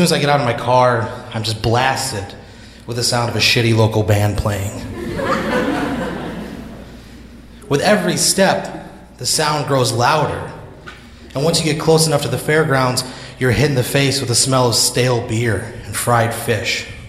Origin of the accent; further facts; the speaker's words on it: Dupo, Illinois, United States; Every year, my hometown of Dupo, Illinois, throws a party.